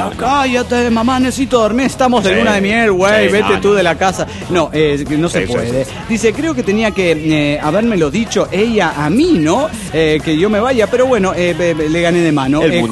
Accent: Mexico City, Mexico; soy el mochilero del DF mexicano.

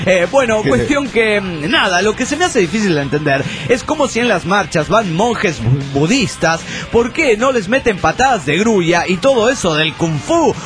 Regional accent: Reynosa, Tamaulipas, Mexico; soy el norteño de Reynosa, Tamaulipas, México.

